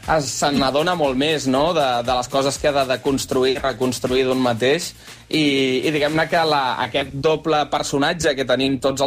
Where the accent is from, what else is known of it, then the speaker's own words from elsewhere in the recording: Catalonia, Spain; jo crec que del món del freestyle, de tots els que som catalans, que no en som pocs, tampoc